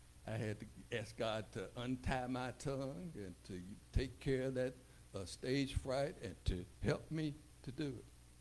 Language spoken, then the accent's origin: English; Tennessee, United States; And then I tell them, I'm from Preston Taylor Projects. I tell them, I'm an alumnus of the Kappa Kitten Little League Baseball team.